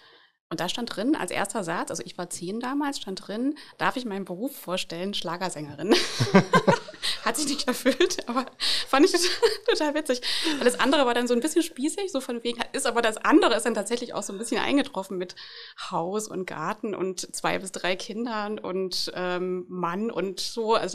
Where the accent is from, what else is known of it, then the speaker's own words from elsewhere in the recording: East Germany, Germany; Dann ist es aber bei mir so gewesen, als ich 13 war, war die Wende. Ich bin ja im Osten groß geworden.